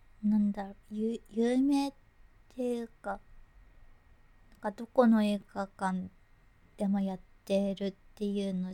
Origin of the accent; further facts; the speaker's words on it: Tokyo, Japan; 東京都出身です。